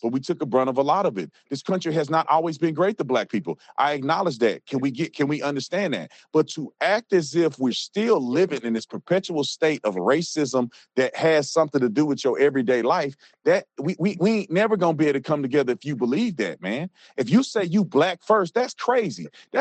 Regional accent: Fort Worth, Texas, United States; I grew up in a black community. I grew up in Fort Worth, Texas. I grew up in Stop Six, got Eastwood tattooed on my forearm, went to Dunbar High School, all black school, my whole family black.

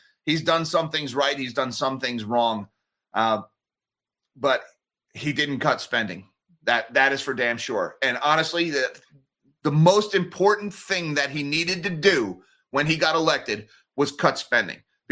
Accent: Northeast, United States; I grew up in the Northeast. We don't have Buc-ee's up here.

